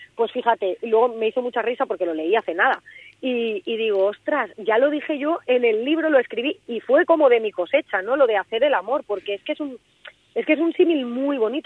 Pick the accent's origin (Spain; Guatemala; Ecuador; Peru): Spain; Gestalgar, Valencian Community; nosotros en mi pueblo, que es Gestalgar, que es el interior de la provincia de Valencia y es la comarca de la Serranía, la comarca más despoblada